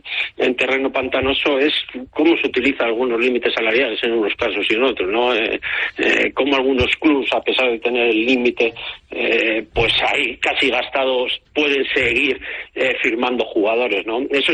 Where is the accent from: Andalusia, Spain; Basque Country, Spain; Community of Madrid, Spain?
Basque Country, Spain; San Sebastián; como bien dices, soy donostiarra